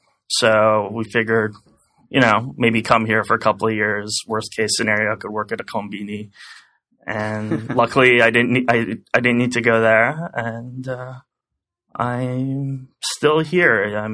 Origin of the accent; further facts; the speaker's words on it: Montreal, Quebec, Canada; now in Japan; So I was born and raised in Montreal, and then I went to University of Ontario.